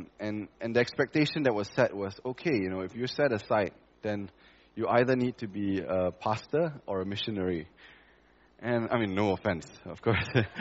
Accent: Malaysia; We started being Malaysian with a lot of frustration. It's easy to get frustrated in this country, I suppose.

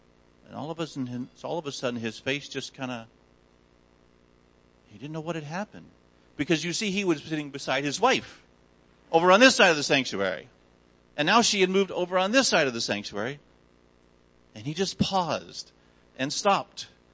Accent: United States; born there; I was born in America.

